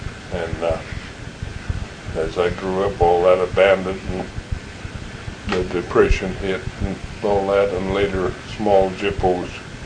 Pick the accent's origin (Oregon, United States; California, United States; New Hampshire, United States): Oregon, United States; Enterprise; I was born in Enterprise. My folks lived up on Alder Slope, north and or south of Enterprise, 5 miles. I grew up and lived there till the Army got me in 42.